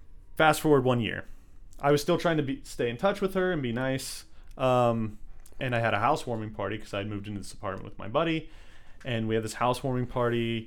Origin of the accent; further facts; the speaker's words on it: Texas, United States; And I've heard lots of I'm from Texas, so I've heard lots of stories like that.